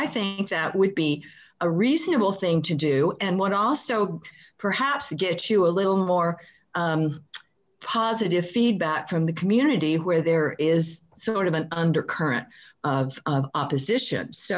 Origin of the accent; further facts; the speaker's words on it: Edmonds, Washington, United States; from Edmonds.